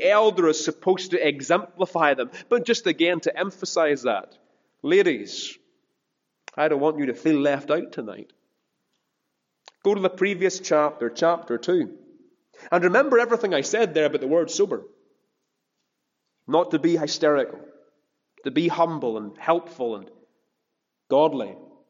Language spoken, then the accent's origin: English; Ballymena, Northern Ireland, United Kingdom; he knew I was from Ballymena